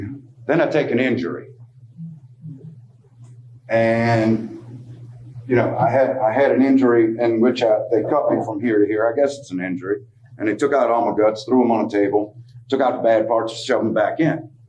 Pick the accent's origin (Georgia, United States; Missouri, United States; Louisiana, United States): Louisiana, United States; New Orleans; I'm from New Orleans originally